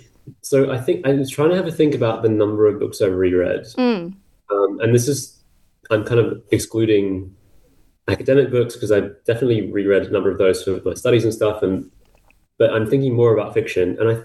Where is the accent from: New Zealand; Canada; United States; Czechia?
New Zealand; born there; And I'm a Kiwi by birth.